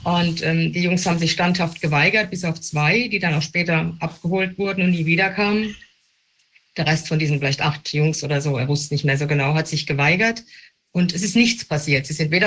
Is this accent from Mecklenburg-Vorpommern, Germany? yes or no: no; Mannheim, Baden-Württemberg, Germany; Also ich bin aus der Gegend Mannheim, er auch und meine Mutter auch.